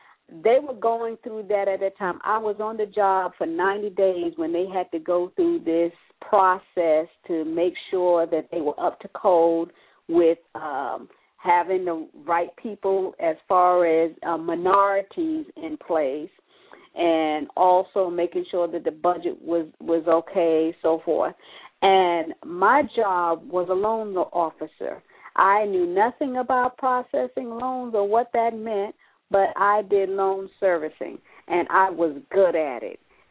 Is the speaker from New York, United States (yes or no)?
yes; New York, United States; moved away; I remember when I moved down here from New York. Now, people always say, oh, New York is one of the hardest cities. Those people are so mean in New York. But I was so comfortable, so at home in New York.